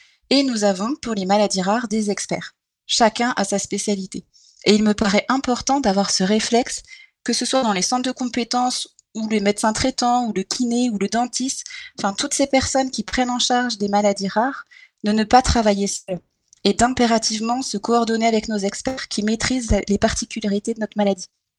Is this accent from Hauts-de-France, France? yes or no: no; Auvergne-Rhône-Alpes, France; Parce que l'association était basée en Alsace, en fait, et moi, je suis de la Haute-Savoie.